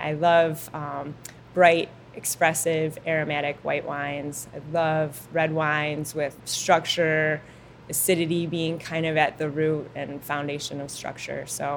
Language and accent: English; Traverse City, Michigan, United States; I'm from Traverse City, so our industry was just really starting to flourish back then, about 20 years ago.